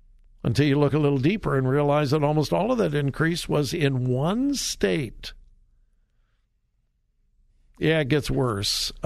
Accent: California, United States; That's certainly on demonstration in my home state of California.

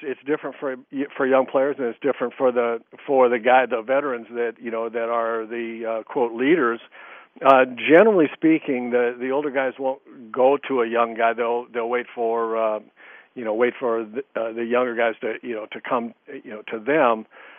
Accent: California, United States; We're both from Southern California

